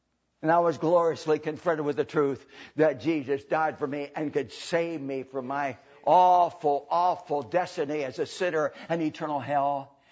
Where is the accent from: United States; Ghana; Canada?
United States; Spokane, Washington; My hometown, I was raised on Spokane, Washington.